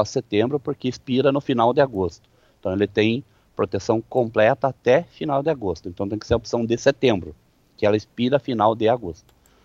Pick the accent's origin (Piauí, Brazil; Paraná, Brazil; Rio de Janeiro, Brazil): Paraná, Brazil; Guarapuava; Guarapuava é minha terra.